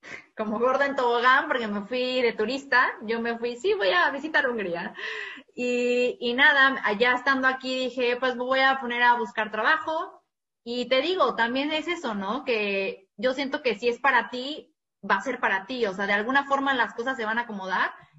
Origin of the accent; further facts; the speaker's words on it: Mexico; hablo español porque soy mexicana